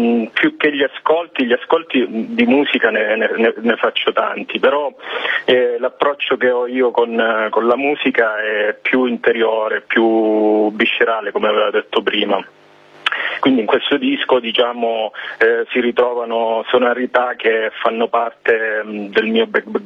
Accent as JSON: {"language": "Italian", "town": "Palmi", "region": "Calabria", "country": "Italy", "lives_now": "Camerino, Italy", "said": "Io sono originario di Palmi, in provincia di Reggio Calabria, però è da anni che ormai vivo a Camerino, nelle Marche."}